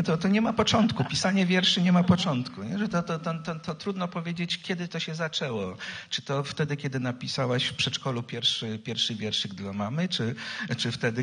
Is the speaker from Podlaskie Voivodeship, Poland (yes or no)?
yes; Drohiczyn, Podlaskie Voivodeship, Poland; są nawiązania właśnie do bunkru, które jako dziecko w Drohiczynie zwiedzałem, tak, w którym się chowałem